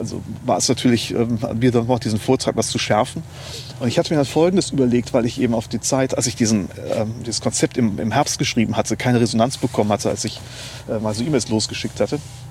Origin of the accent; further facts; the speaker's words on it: Neuwied, Rhineland-Palatinate, Germany; Ich komme aus der Stadt von Prinz Maximilian zu Wied. Ja, aus der Stadt des rheinischen Humboldt.